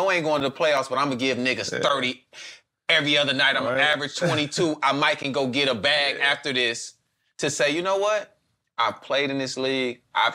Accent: California, United States; but I got to ask this because I'm from the Bay. I'm a Warriors fan.

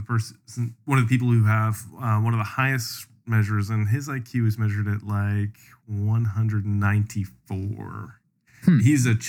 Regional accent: Canada; And as a Canadian, I would just like to say, suck it, Scandinavia.

